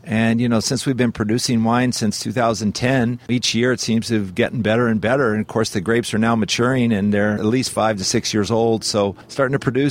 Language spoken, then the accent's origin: English; California, United States; Well, born and raised in California, Southern California, and I grew up here, and we make our home here.